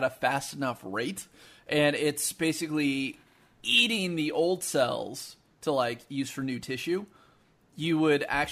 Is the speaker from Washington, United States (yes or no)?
yes; Tulalip Indian Reservation, Washington, United States; Mm. I got you both beat. I grew up on the Tulalip Indian Reservation.